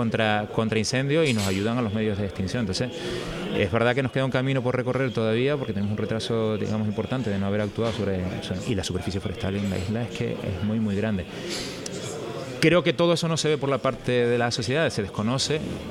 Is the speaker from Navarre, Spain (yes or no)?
no; Santa Cruz de Tenerife, Canary Islands, Spain; Lo digo yo, que soy del Toscal de Santa Cruz